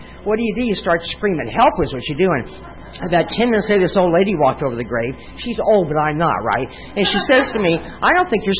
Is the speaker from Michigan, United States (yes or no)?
no; Nebraska, United States; But, you know, I grew up in Nebraska.